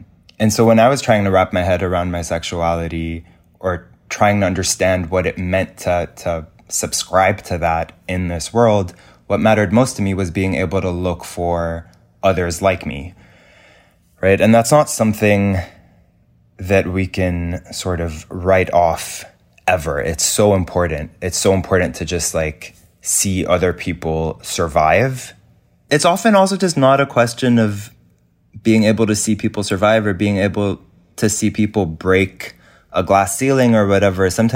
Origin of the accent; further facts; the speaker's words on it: Lebanon; growing up in Lebanon